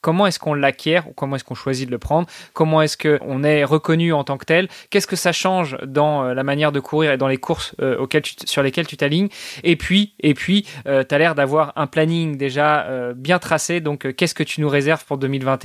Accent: Normandy, France; Moi, j'ai qu'un seul regret, c'est que j'ai grandi en Normandie, mais mes parents ont déménagé il y a 10 ans à Nice

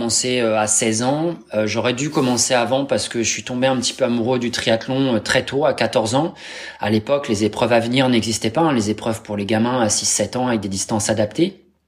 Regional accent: Normandy, France; moi, je suis normand ascendant viking, j'ai 43 ans

